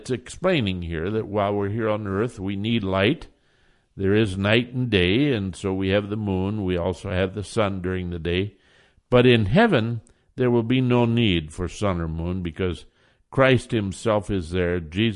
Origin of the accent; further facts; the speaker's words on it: Iowa, United States; Now, I grew up in Iowa, and every little town had its city dump